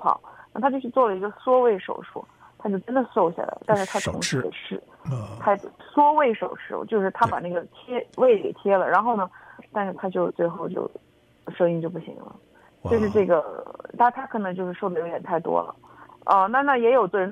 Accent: China; 作为他们是并列第一名拿了这个奖，是我们中国人第一次拿这个奖。

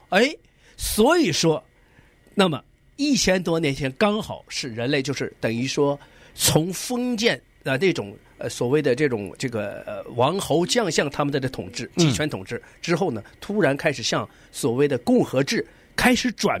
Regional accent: China; 欧洲和我们中国人真的是不一样

